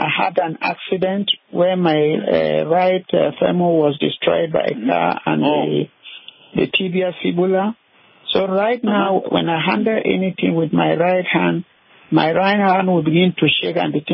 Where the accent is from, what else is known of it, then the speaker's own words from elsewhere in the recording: Maryland, United States; I come from Maryland.